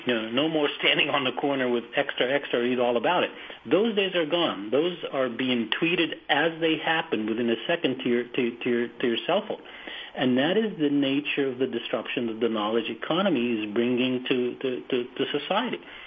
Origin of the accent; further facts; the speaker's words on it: Boston, Massachusetts, United States; I look at a newspaper that I grew up with in Boston, the Boston Globe.